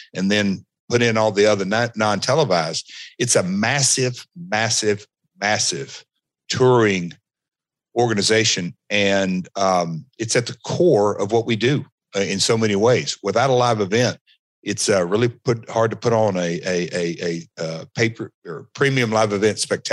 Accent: Nashville, Tennessee, United States; I'm from Nashville, and so folks in the music business go out on a tour and may have 30 shows, maybe have 60 shows.

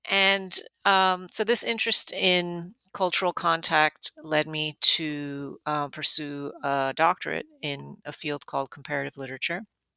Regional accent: Miami, Florida, United States; But I grew up in Miami

